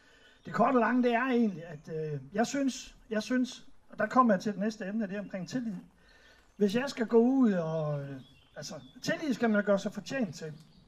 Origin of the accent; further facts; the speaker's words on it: Horsens, Central Denmark Region, Denmark; now in Fredericia, Denmark; Jeg er ny i Fredericia. Jeg har boet her i cirka 3,5 år. Jeg kommer fra Horsens.